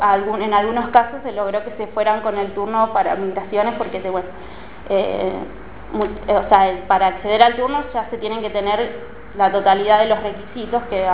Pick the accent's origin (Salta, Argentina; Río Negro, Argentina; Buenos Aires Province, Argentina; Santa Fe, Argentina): Buenos Aires Province, Argentina; Moreno; Bueno, yo soy de Moreno